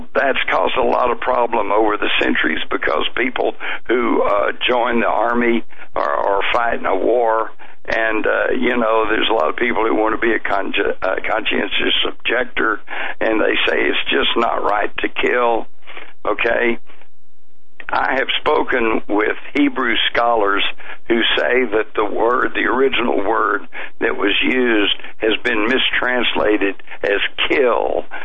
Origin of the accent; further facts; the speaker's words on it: Texas, United States; But, as a Texan, when I'm told to love my enemies, then I take that to mean if they're really bad, I mean really, really bad.